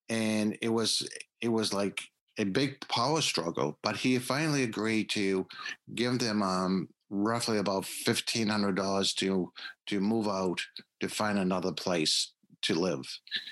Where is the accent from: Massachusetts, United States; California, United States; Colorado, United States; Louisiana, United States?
Massachusetts, United States; Boston; I grew up in Boston, so they made me a Boston cream cake.